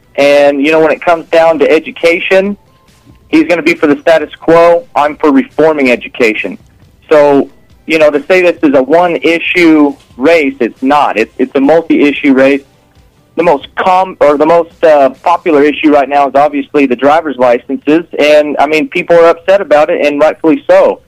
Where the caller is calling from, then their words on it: Roswell, New Mexico, United States; Calling from Roswell.